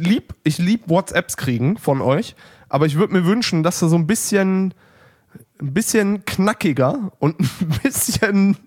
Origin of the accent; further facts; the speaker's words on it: Neuss, North Rhine-Westphalia, Germany; Bin aus Neuss.